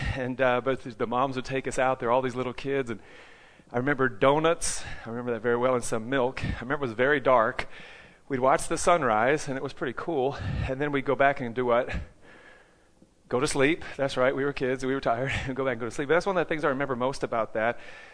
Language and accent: English; Hawthorne, New Jersey, United States; also born or lived in Ridgewood; I was born in Ridgewood, New Jersey. Anyone heard of Ridgewood? I grew up in Hawthorne.